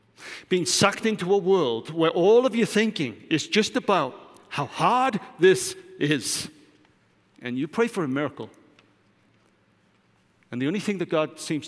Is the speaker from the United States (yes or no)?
no; United Kingdom; As a Brit, I cannot say the royal family and not think about the royal family.